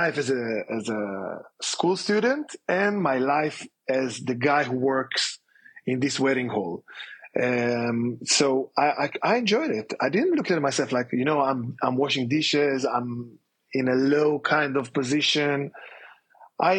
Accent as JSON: {"language": "English", "town": "Safed", "region": "Northern District", "country": "Israel", "tie": "born or raised there", "second_language": "English", "said": "I was born and raised in Tzfat. Tzfat is a northern city in Israel."}